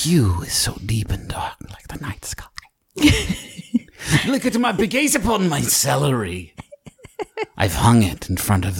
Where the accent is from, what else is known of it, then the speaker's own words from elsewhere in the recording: Huntington, United States; And we grew up with one in Huntington.